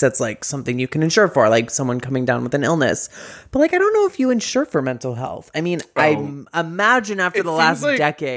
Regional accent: San Diego, California, United States; I know exactly what that was because, in case you guys forgot, I'm from San Diego.

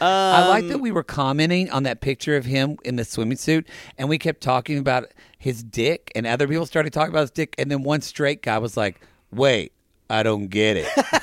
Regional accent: Ardmore, Oklahoma, United States; she's from my hometown of Ardmore.

